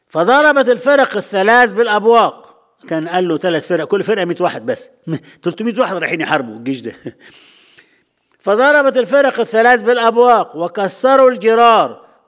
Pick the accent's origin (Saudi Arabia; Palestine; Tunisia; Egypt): Egypt; إحنا مصريين